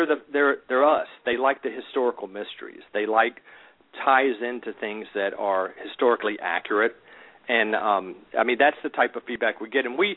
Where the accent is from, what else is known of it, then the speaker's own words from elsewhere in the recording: Florida, United States; I'm from the Deep South. I was born and raised in Florida.